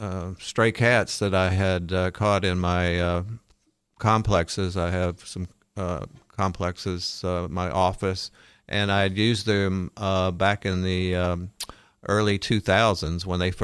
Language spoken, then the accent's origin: English; Tennessee, United States; I grew up in Tennessee, and we had beagles and collies and shepherds, and so I've always had a love for animals.